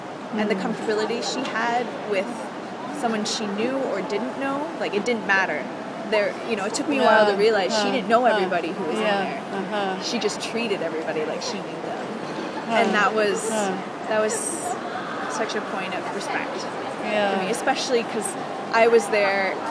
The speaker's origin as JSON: {"language": "English", "town": "San Diego", "region": "California", "country": "United States", "said": "I mean, I'm from San Diego, and I'm not Latin in any way. Like, I have no Latin heritage"}